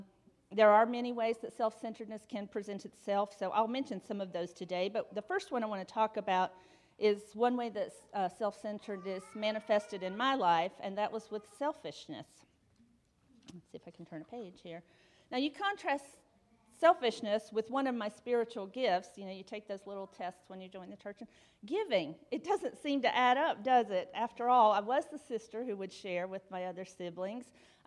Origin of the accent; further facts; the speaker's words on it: West Virginia, United States; I do feel the need to reiterate that I am from West Virginia, and you can do with that information whatever you would like.